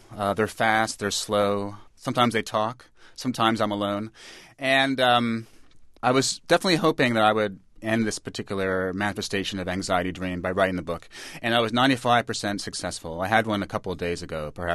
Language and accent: English; New York, United States; I grew up in New York in the 70s